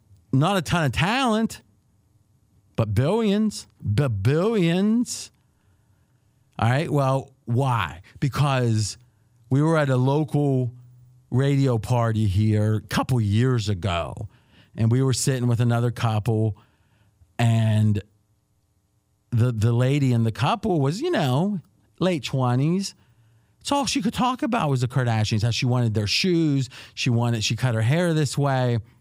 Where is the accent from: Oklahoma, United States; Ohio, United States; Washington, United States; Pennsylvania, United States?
Ohio, United States; I grew up in Ohio.